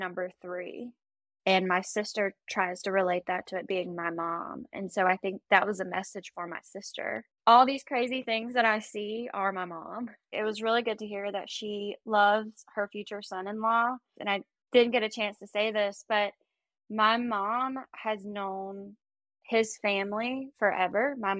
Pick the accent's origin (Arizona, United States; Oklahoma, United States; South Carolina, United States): South Carolina, United States; Travelers Rest; I'm from Traveler's Rest, South Carolina.